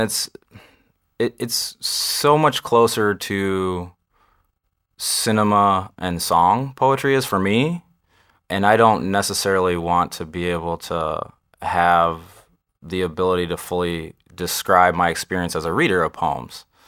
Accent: Toledo, Ohio, United States; moved away as an adult; also born or lived in New York; but I was born in Toledo and was there till I was about 22.

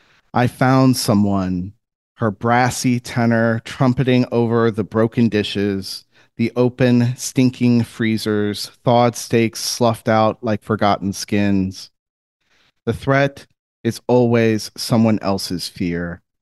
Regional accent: Florida, United States; I grew up in Central Florida, and my folks are from Southern Indiana.

